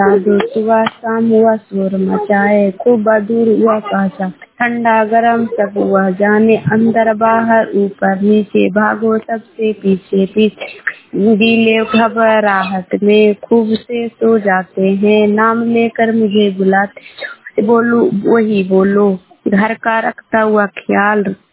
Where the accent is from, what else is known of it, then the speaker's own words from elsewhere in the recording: Thiruvananthapuram, Kerala, India; मैं तिरुवनंतपुरम जिला के रहने वाले हूँ।